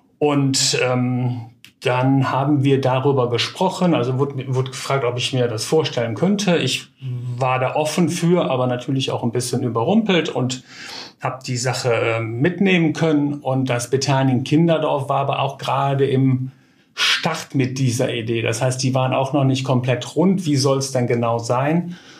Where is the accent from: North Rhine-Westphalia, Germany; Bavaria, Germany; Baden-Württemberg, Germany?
North Rhine-Westphalia, Germany; Brüggen; ich komme aus Brüggen ursprünglich.